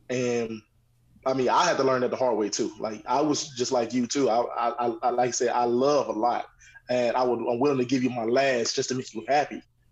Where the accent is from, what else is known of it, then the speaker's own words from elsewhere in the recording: Henderson, North Carolina, United States; I also have a nonprofit organization that I do outside of my hometown of Henderson, North Carolina, the Green Rose Foundation, which I named after my late mother.